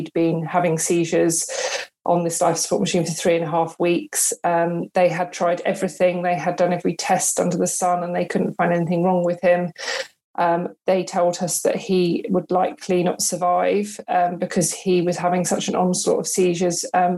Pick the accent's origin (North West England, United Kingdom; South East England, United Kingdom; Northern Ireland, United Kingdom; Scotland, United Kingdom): South East England, United Kingdom; Brighton; I come from Brighton originally, so on the south coast. I grew up there